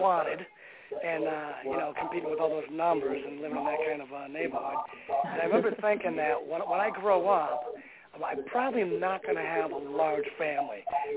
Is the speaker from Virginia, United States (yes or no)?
no; Hartford, Connecticut, United States; born there; I was born January in Hartford, Connecticut, which is the capital of Connecticut.